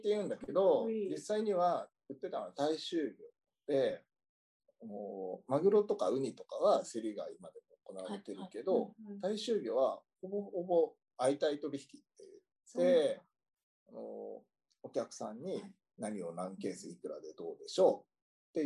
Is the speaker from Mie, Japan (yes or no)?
no; Tokyo, Japan; まず自分が、まあ、東京で生まれ育った自分